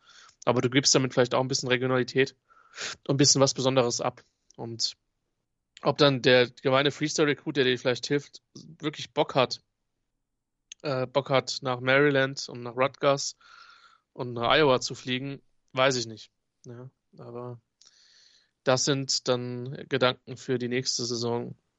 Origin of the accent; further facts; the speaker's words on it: Germany; Gut, Nicola, du weißt, ich bin Deutscher.